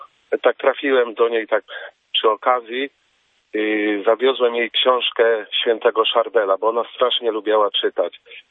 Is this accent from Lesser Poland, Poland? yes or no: yes; Rytro, Lesser Poland, Poland; jestem z Rytra koło Starego Sącza, a w tej chwili jestem w pracy koło Wrocławia.